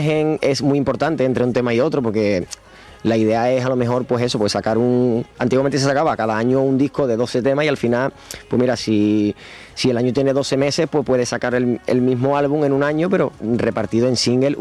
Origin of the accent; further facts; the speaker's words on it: Cádiz, Andalusia, Spain; now in Madrid, Spain; Cádiz es mi tierra y siempre va a estar ahí, ¿no?